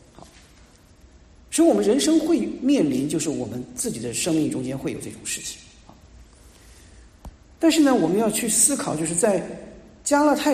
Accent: China; 我们中国人比较理解自欺是什么意思。

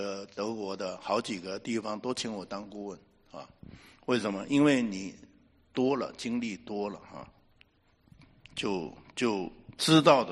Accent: northern China, China; 我是急性子，我是北方人，我有什么讲什么啊

